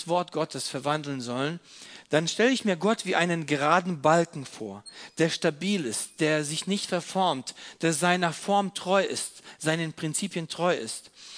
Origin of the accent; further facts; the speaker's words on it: Croatia; German is a second language; Ich bin gebürtiger Kroat